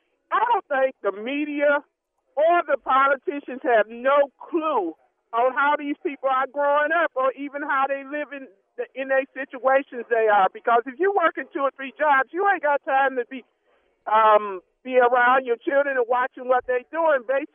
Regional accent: Saginaw, Michigan, United States; We from big cities, like from Detroit, and I'm from Saginaw.

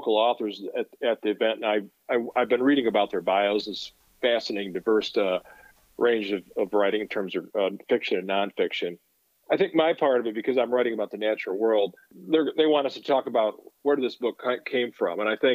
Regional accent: Three Rivers, Michigan, United States; Even though I grew up in Three Rivers, 5 miles away, the rural setting, the quietude, the darkness, the sky, it was all something I hadn't really experienced before.

